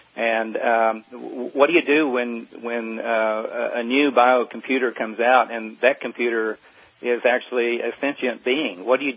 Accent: Coalwood, West Virginia, United States; it's Coalwood on the moon, and you know, where I grew up in West Virginia

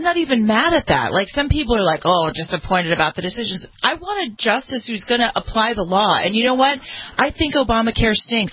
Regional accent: California, United States; he's getting recalled in my home state of California.

